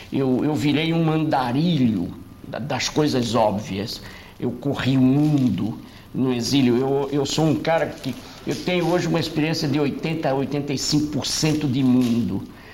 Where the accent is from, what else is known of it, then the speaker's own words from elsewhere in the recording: Northeast Region, Brazil; A água morna do mar no Nordeste brasileiro, que é de onde eu venho.